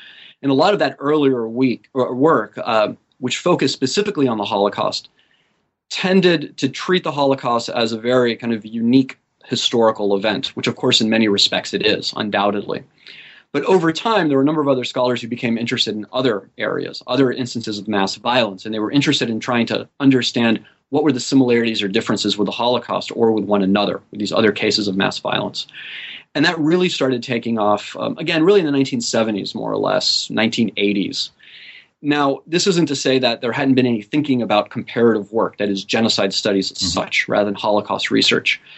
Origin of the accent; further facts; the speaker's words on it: Argentina; this was particularly salient for me growing up in Argentina. So I lived in Argentina shortly after the end of the junta period and during the first democratic period.